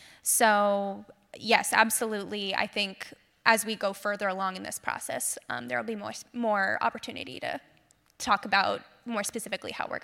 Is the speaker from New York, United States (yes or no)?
no; Tucson, Arizona, United States; In my hometown of Tucson, Arizona